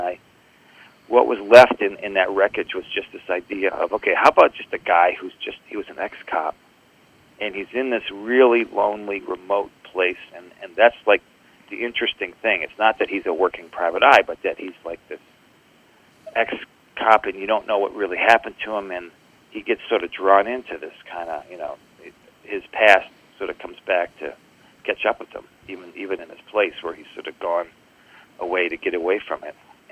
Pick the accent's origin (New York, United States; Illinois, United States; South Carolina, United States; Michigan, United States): Michigan, United States; knowing the Upper Peninsula as I do, growing up in Michigan